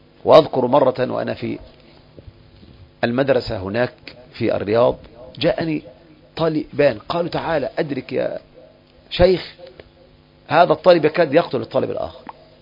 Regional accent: Lower Egypt, Egypt; حتى عندنا في مصر ما يكون في الصعيد من ألفاظ قد لا يكون هو الذي عندنا في بحري

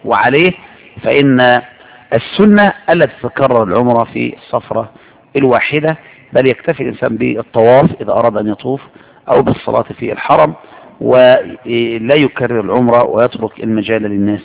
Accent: Egypt

